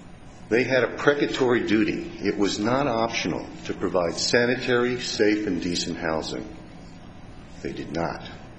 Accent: Billings, Montana, United States; I'm a lawyer from Billings, Montana.

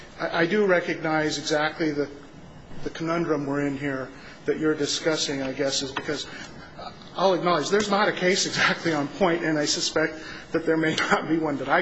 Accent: Montana, United States; I don't know, I'm from Montana, but I suspect it's the same everywhere.

